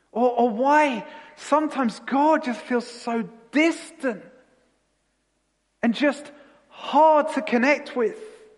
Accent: London, United Kingdom; See, I grew up in London, but with a passion for the sea.

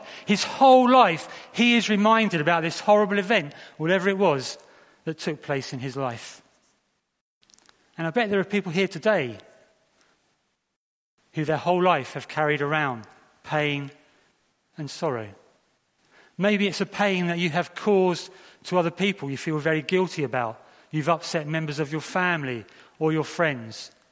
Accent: Brighton and Hove, South East England, United Kingdom; what we are like as normal, everyday people growing up in Brighton and Hove.

